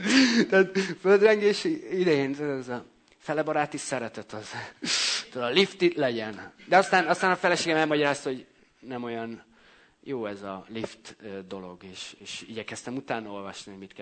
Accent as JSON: {"language": "Hungarian", "region": "Great Hungarian Plain", "country": "Hungary", "tie": "born or raised there", "said": "Nyilván itt én Alföldön nőttem fel én is, mint legtöbben."}